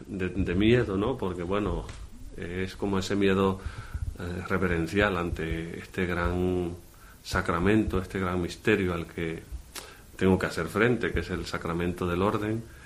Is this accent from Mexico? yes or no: no; Margarita, Nueva Esparta, Venezuela; También en mi pueblo, de donde soy, allá en Margarita